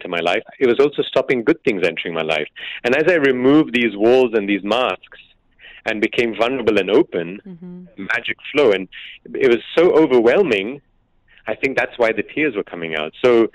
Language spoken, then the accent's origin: English; Belgium; I've grown up, I was born and raised in Belgium. I'm of Indian descent.